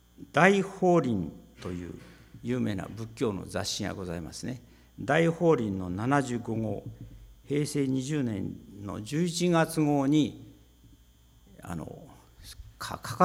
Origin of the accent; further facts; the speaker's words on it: Ishikawa, Japan; born there; 私は石川県の生まれですけれども、石川県には仏教が大変強くてですね、仏教の勢力があって